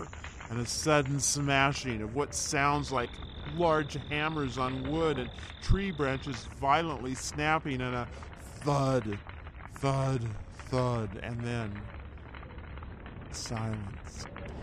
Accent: Dixie, Washington, United States; I grew up in Dixie, Washington.

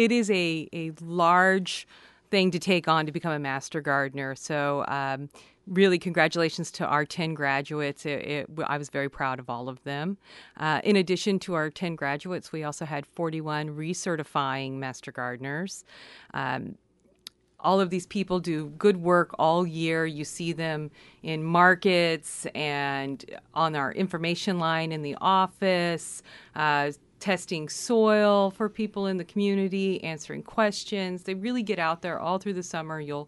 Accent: Florida, United States; I moved to Oregon a few years ago from Florida. I'm originally from Florida. However, I have lived all over the South as well as in Hawaii.

